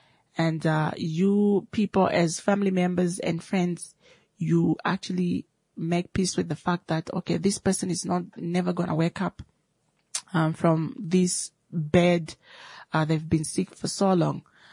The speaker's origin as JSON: {"language": "English", "town": "Opuwo", "region": "Kunene", "country": "Namibia", "tie": "born or raised there", "said": "I know I was born and bred in Opuwo. I've been living in Opuwo all my life."}